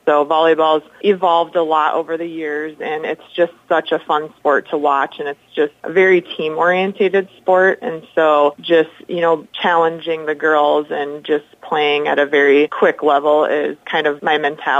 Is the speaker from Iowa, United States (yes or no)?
yes; Ankeny, Iowa, United States; Yeah, I grew up in the Ankeny area, and so I actually played for Ankeny High School